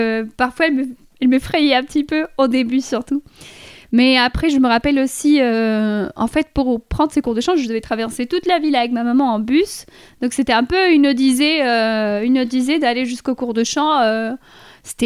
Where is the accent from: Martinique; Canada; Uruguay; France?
Uruguay; Montevideo; French is a second language; j'ai grandi donc avec ma mamie. Enfin, c'est-à-dire, je vivais chez ma mamie, en face de la mer à Montevideo, Uruguay, parce que je viens d'Uruguay. Et donc, c'était une très belle maison en face de la mer.